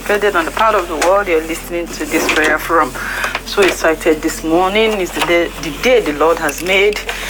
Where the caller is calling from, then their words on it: France; I'm calling in from France